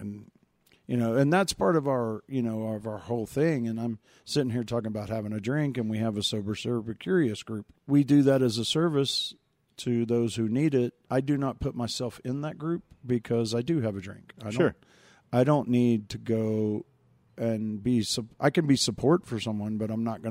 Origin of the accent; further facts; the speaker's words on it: Savannah, Georgia, United States; You know, I grew up in a town where they valued small business. I grew up in Savannah, Georgia.